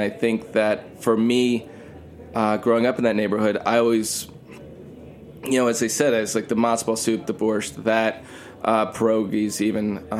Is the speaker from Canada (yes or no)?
no; New York City, New York, United States; I grew up in New York my whole life. I'm a New Yorker.